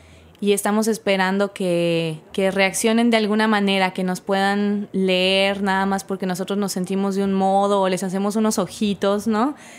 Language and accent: Spanish; Chihuahua, Mexico; now in New York, United States; en mi caso, en la frontera, pues yo vengo de la ciudad de Los Burritos y de donde se creó la margarita.